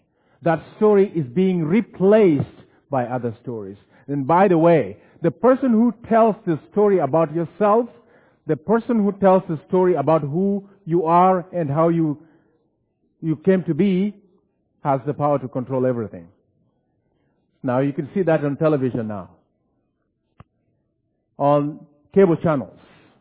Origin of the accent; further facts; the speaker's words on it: Kenya; I grew up in Kenya. You got that right. And I grew up in Kenya Mennonite Church